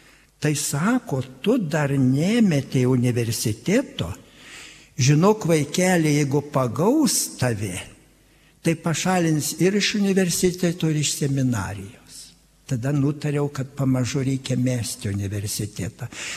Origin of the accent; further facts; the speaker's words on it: Pasvalys, Panevėžys County, Lithuania; now in Samogitia, Lithuania; kaip aš atsidūriau Žemaitijoje, būdamas aukštaitis nuo Pasvalio.